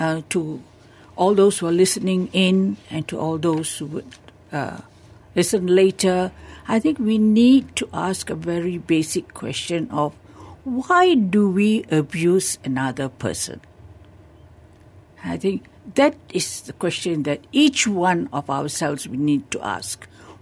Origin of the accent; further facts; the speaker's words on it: Malaysia; But it's all about, I think, how do we, as a person, as a Malaysian, that I want to do something that is right, that is good.